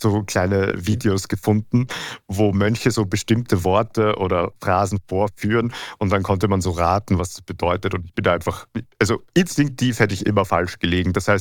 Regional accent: Vienna, Austria; in der Nähe von meiner Heimatstadt Wien, ein besonders großes.

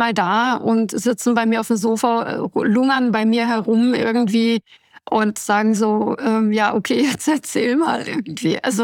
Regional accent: Munich, Bavaria, Germany; dann komme ich aus München, das habe ich dann einfach schon so im Ohr

